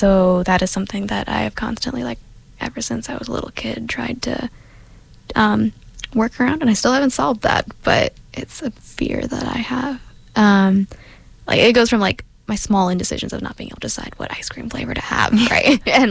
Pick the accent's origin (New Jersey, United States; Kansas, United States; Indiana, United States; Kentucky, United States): Indiana, United States; I'm from the Midwest, land of corn, Indiana.